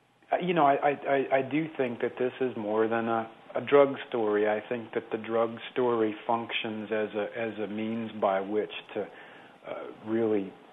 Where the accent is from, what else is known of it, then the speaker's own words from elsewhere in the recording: Midwest, United States; I mean, I'm not from a small town, but I'm from the Midwest, and everybody in my family is from a small town.